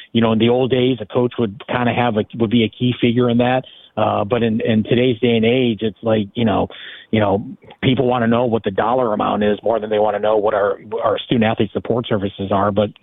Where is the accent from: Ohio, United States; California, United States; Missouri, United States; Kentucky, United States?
Ohio, United States; Cleveland; we're all from Cleveland. We all recognize how important high school sports in our hometown is